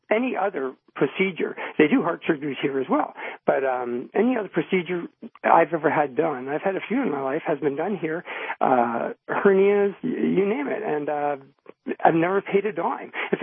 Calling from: Windsor, Ontario, Canada; I'm calling from Windsor, Ontario

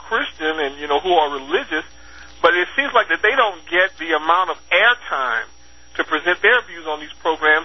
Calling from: Texas, United States; I'm calling from Texas, and I have to follow it.

